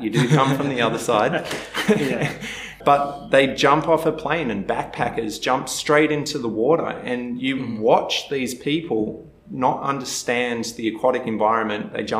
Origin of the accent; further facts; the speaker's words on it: Port Macquarie, New South Wales, Australia; So I grew up in Port Macquarie, Australia. It's a beautiful, mm-hmm. beautiful country, little town right on the ocean.